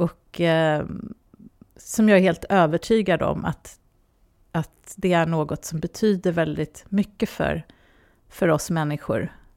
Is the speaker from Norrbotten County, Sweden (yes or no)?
no; Stockholm, Stockholm County, Sweden; also born or lived in Iran; jag växte upp i Stockholm.